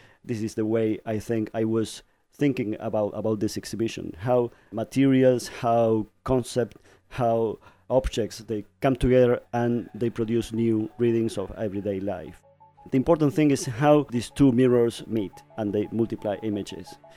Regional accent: Buenos Aires, Argentina; I am from Buenos Aires, Argentina, and I was born in 63.

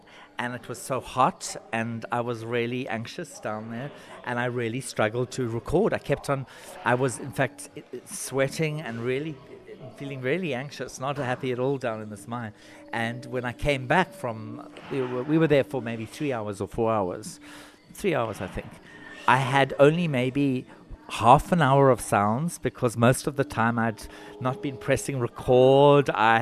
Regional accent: South Africa; There was something so important for me as a South African about not keeping the human voice very much part of this piece.

